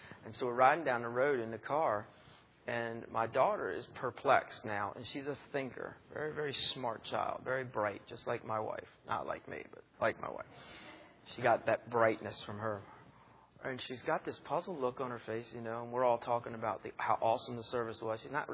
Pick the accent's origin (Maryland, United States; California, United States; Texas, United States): Maryland, United States; I never thought I'd leave Maryland. I love Maryland. I was raised in Maryland here since I was 4 years old.